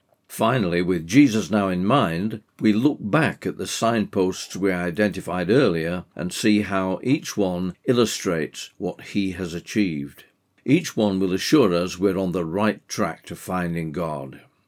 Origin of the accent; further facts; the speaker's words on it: England, United Kingdom; I was born and brought up in England, which has a long Christian cultural tradition, but I'm not a cultural Christian.